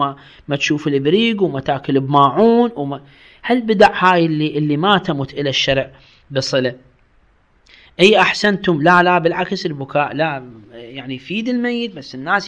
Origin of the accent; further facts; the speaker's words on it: Iraq; نكاح الشغار يعني هذا اللي يسموه عندنا بالعراق قصة بقصة،